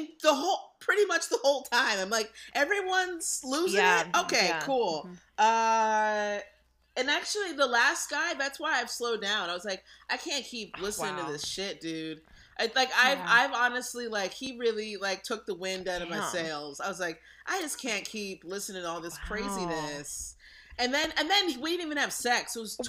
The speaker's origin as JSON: {"language": "English", "region": "New Jersey", "country": "United States", "said": "No, I'm from a small town in New Jersey."}